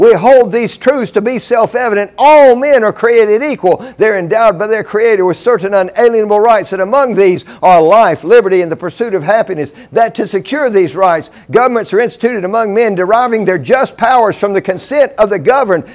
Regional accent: New York, United States; Nearly a decade ago, I felt what you feel, the joy of no longer being just a New Yorker, but an American.

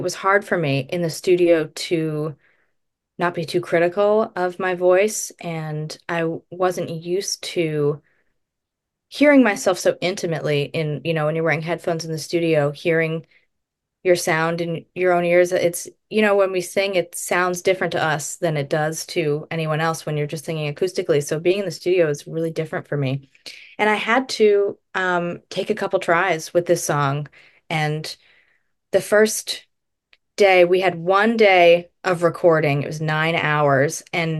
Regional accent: Massachusetts, United States; going to the beach because I'm from Cape Cod.

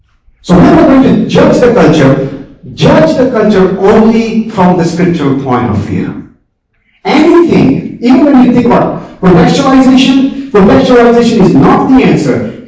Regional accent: India; So I'm Indian. If I have to say greeting, I will put my hands together

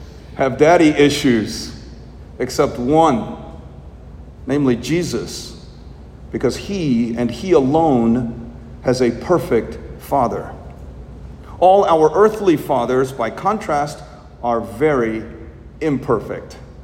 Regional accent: Little Rock, Arkansas, United States; first language Malayalam; Growing up in Little Rock, I was becoming more fluent in English, but I was forgetting my native Malayalam.

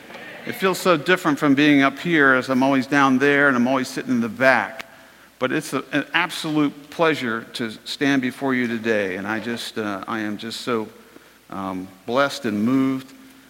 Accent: Virginia Beach, Virginia, United States; She grew up in the Kempsville part of town, and I grew up in the Bayside part of town. She went to Norfolk Christian Academy, and I went to Bayside High School

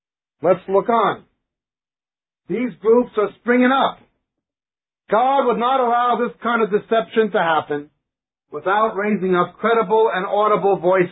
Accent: New York, United States; born there; My family were from England, but I was born in New York, and my wife and kids are Israeli.

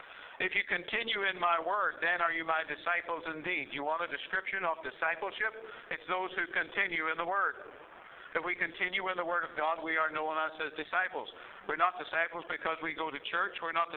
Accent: Ireland; I was brought up in the Presbyterian Church. My parents were Presbyterians in Ireland. I'm from Ireland

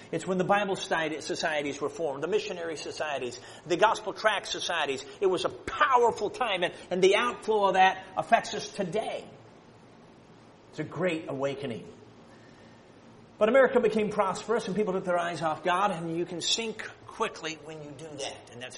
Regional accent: Chicago, Illinois, United States; now in Michigan, United States; I'm from Chicago. Not now, I'm from Michigan, but I grew up in Chicago.

